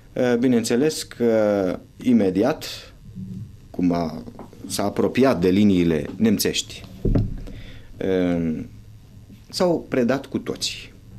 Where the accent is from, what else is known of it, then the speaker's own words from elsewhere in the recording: Mana, Orhei District, Moldova; born there; M-am născut în Basarabia, în satul Mana, din fostul județ Orhei, în 1935, la 2 octombrie. Părinții mei au fost, mai exact, pentru că au murit, erau și ei basarabeni.